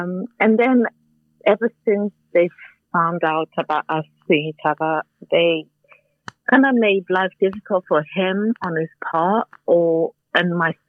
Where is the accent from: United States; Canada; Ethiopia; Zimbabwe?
Zimbabwe; And I'm Christian. I'm from Zimbabwe, to be precise.